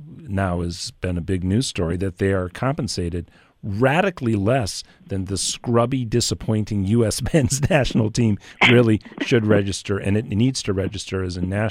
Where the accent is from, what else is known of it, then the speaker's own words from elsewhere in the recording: Italy; I grew up partly in Italy.